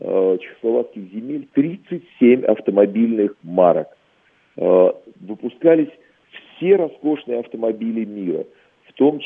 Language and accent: Russian; Germany